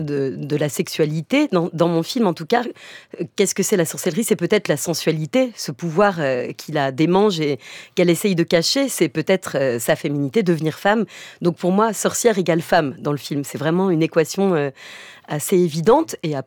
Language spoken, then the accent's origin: French; France; ma double culture depuis la naissance, où j'ai grandi donc en France, mais mes deux parents étaient polonais.